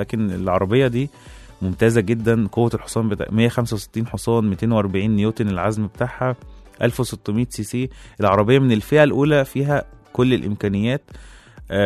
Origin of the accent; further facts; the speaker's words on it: Egypt; عندنا في مصر